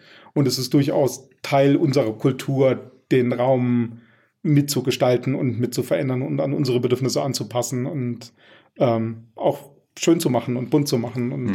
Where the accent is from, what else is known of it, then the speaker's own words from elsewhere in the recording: Schwalmstadt, Hesse, Germany; now in Fulda, Germany; Ich bin in Schwalmstadt geboren und habe lange Zeit irgendwie zwischen Schwalmstadt und Alsfeld in so einem kleinen Kaff namens Holzhausen gewohnt.